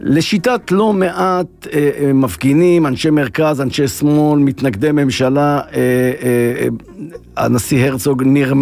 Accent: Ashdod, Southern District, Israel; גדלתי באשדוד

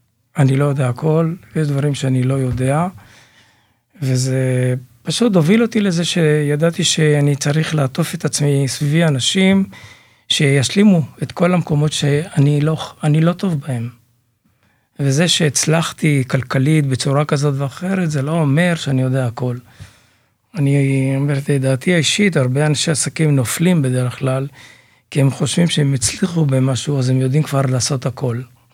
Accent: Beit Nehemia, Central District, Israel; בגדול נולדתי במושב שנקרא בית נחמיה, במשפחה גדולה. הייתי הילד התשיעי בשנת 52. ובעצם גדלנו בחקלאות, הישרדות, זו הייתה תקופה מאוד מאתגרת.

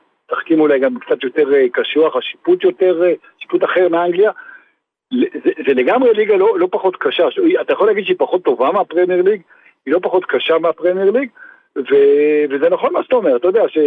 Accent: Spain; אצלנו בספרד, באנגליה, בצ'ילה, יש ירידה חריפה ברמת השופטים

